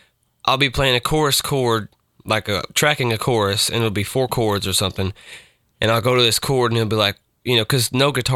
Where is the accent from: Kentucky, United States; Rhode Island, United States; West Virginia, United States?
Kentucky, United States; Bowling Green; I play in a band called … I'm from Bowling Green, Kentucky.